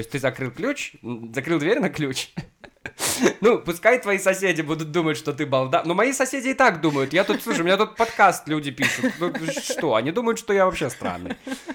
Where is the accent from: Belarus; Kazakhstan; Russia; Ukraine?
Belarus; Molodechno, Minsk Region; now in Minsk, Belarus; район, в котором я живу, Масюковщина, да, это направление к моему родному городу, к Молодечно.